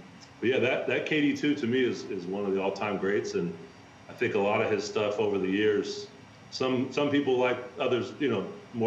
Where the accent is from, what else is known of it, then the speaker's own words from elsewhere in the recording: Sacramento, California, United States; I was growing up in Sacramento, California. Our only pro team was the Kings.